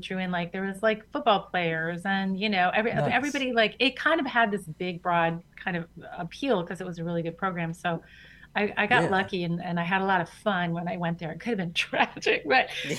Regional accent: Detroit, Michigan, United States; So, my whole life growing up was Michigan, and I was born in Detroit.

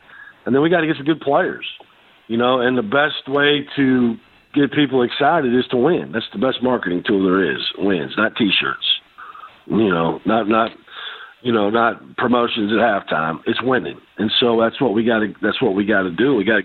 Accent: Lone Tree, Iowa, United States; I grew up in Lone Tree, Iowa, you know, a town of about 1,000 people. I graduated with 32 people. There's one stop sign in town on the main drag.

